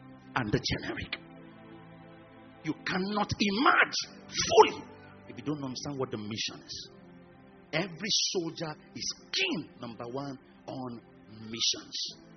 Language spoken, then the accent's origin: English; Lagos, Nigeria; now in Ilorin, Nigeria; I grew up in Lagos. All my life has been there. That's where all my family folks are.